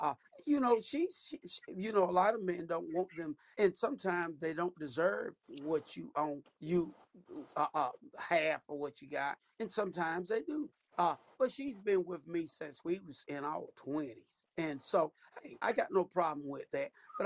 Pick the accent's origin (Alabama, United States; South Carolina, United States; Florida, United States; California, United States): South Carolina, United States; I'm a country boy. I'm from South Carolina.